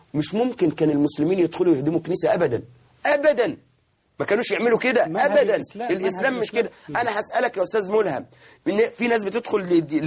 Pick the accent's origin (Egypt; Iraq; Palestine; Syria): Egypt; نحن أبناء مصر